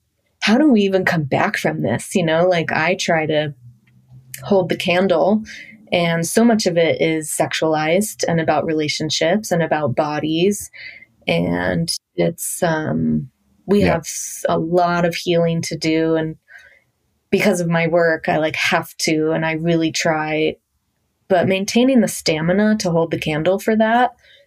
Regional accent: Washington, District of Columbia, United States; And I grew up in Washington, D.C., which is, you know, the hub of the government.

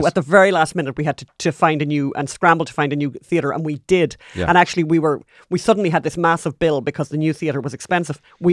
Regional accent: Ireland; I mentioned already that we're Irish

